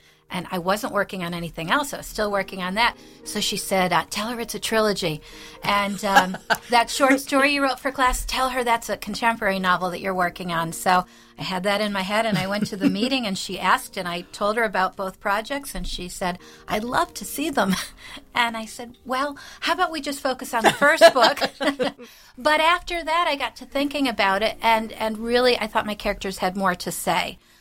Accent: Scranton, Pennsylvania, United States; I've lived in Scranton my whole life. Lived in the Poconos for a little while as a teacher, but I'm from Scranton. I love Scranton

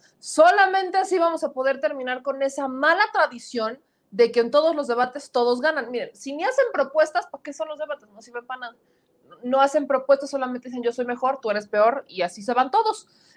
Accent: Puebla, Mexico; Entonces, yo como buena poblana hago referencia a eso.

